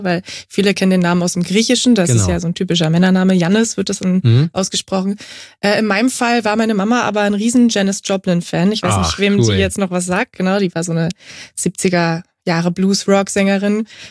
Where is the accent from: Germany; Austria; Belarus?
Germany; Berlin; 27, ich werde bald 28. Ich komme aus Berlin